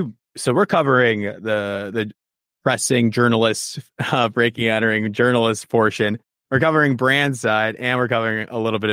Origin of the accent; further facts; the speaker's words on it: Chicago, Illinois, United States; Did you see, I'm from Chicago.